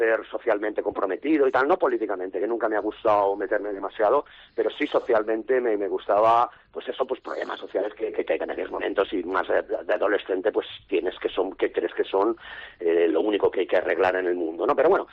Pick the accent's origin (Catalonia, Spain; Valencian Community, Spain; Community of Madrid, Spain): Valencian Community, Spain; Benetússer; yo soy de Benetúser, que es uno de los pueblos más castigados